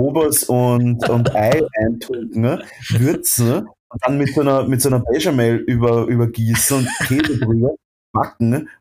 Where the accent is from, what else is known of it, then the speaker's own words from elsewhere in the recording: Vienna, Austria; Ah, Bussi, sagt man bei uns in Wien. Bussi.